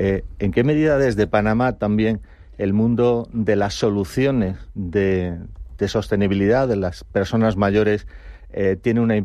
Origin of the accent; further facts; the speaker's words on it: Madrid, Community of Madrid, Spain; Dicen que los madrileños somos gatos